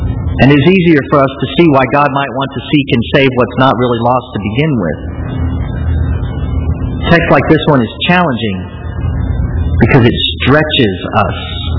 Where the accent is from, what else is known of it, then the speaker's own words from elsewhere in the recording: St. Louis, Missouri, United States; You see, I'm from St. Louis. It's Mark Twain country. And in St. Louis, if they can't think of anything to name something, they just give it Mark Twain or Becky Thatcher or Tom Sawyer or Huckleberry Finn.